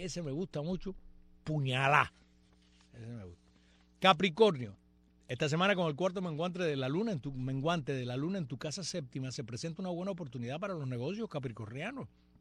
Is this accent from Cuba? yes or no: yes; Cuba; Primero porque somos cubanos.